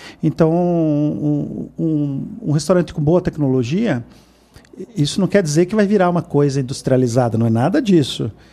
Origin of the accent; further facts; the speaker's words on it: Curitiba, Paraná, Brazil; eu sou curitibano mesmo, né? Daqueles que tomavam banho no Rio Belém.